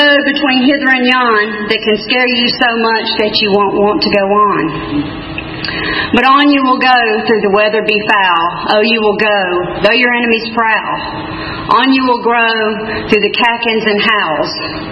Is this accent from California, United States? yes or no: no; Atlanta, Georgia, United States; I was born in South Fulton Hospital. I'm a native Atlantan.